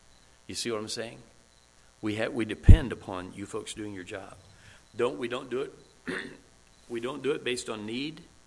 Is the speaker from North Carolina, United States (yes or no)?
no; Indiana, United States; moved away as an adult; now in Costa Rica; Yes, Edie and I, Hoosiers, we're from Indiana. That means a lot of things. We are from Indiana and we will go long, and we have.